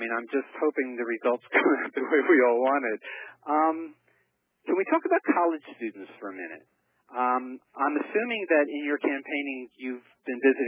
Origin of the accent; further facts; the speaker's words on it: New York City, New York, United States; Well, actually, I'm born and raised in New York City myself